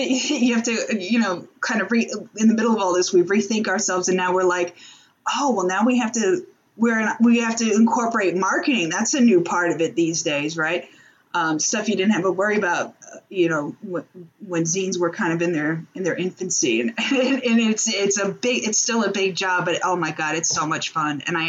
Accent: Orlando, Florida, United States; I grew up in Orlando, and this was back in the day when they still had like tons of local video, record stores.

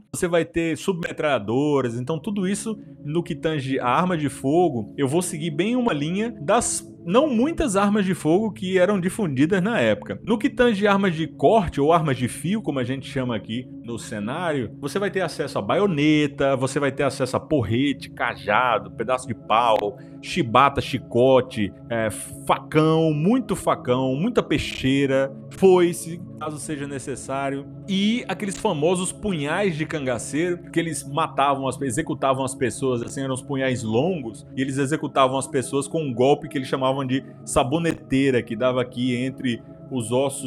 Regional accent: Northeast Region, Brazil; enquanto nordestino, enquanto a pessoa que cresceu e viveu boa parte da vida no Nordeste

